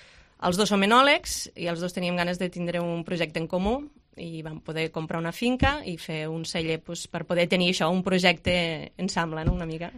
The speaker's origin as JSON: {"language": "Catalan", "town": "Vilalba dels Arcs", "region": "Catalonia", "country": "Spain", "said": "Bueno, els dos som de Vilalba"}